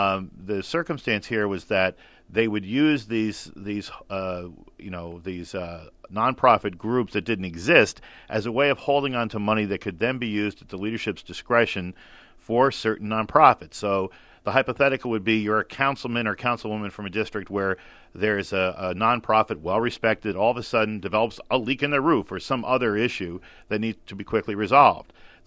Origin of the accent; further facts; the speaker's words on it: New Jersey, United States; Now, I'm from New Jersey